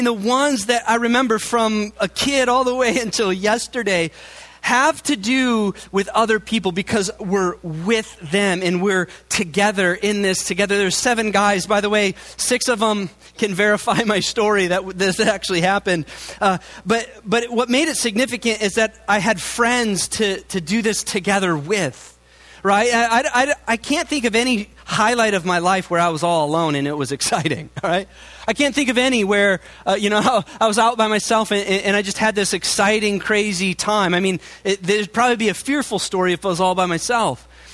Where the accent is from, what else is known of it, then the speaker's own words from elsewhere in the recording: Iowa, United States; Now, I grew up in Iowa. We had white-tailed deer, and so they spook very easily